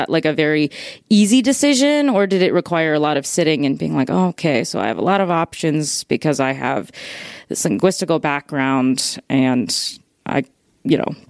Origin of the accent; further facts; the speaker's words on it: Chicago, Illinois, United States; No, the closest I've come to is I grew up in Chicago.